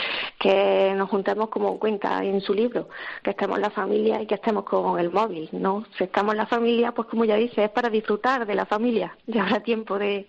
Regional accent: Algarinejo, Andalusia, Spain; Somos de Algarinejo, Granada.

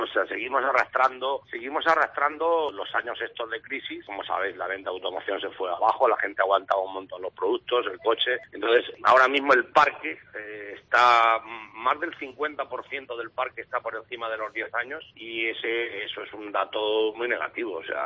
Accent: Spain; ya sabes cómo somos los españoles, en ese sentido somos un poco raritos

